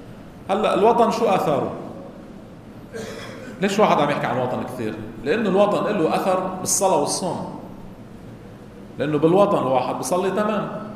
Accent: Lebanon

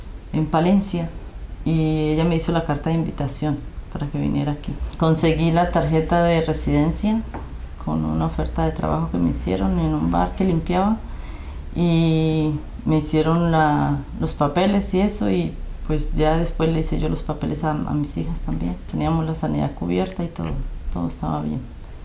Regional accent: Cali, Valle del Cauca, Colombia; moved away; Somos de Colombia, de Cali, Colombia. Llevo 15 años, mi madre lleva 11 años viviendo aquí. La situación en Colombia estaba muy crítica, no había trabajo, mal, mucha inseguridad.

